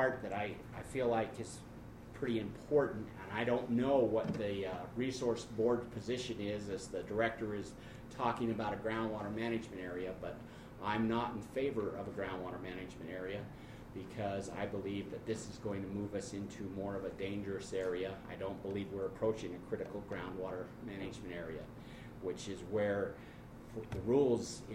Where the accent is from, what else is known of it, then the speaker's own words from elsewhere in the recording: Blackfoot, Idaho, United States; I'm from Blackfoot, Idaho. I am a farmer, a groundwater pumper in the Blackfoot area.